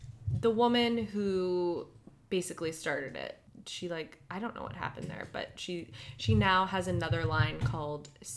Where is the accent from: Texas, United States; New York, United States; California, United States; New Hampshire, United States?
New Hampshire, United States; I grew up in New Hampshire where like there was no Juicy Couture walking around in stores.